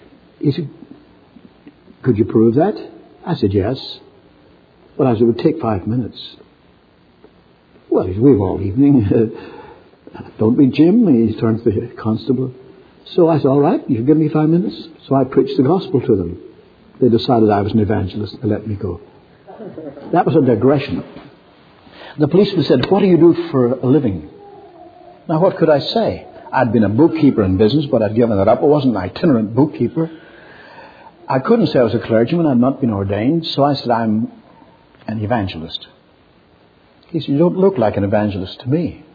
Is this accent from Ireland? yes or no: yes; Ireland; He said, "Well, you're not English." I said, "No, I'm from Ireland." He said, "I knew you were a foreigner since you opened your mouth."